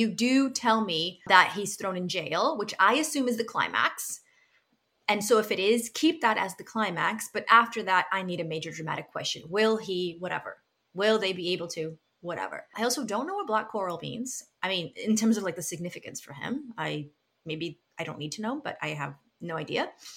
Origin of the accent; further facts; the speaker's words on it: the South, United States; now in Macon, United States; Born and raised in the South, I currently live in Macon, Georgia.